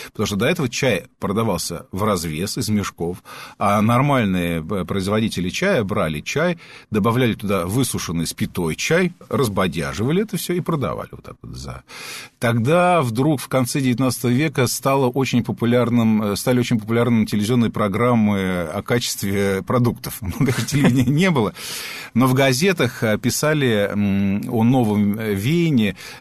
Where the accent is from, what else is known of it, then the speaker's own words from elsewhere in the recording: Moscow, Russia; я коренной москвич.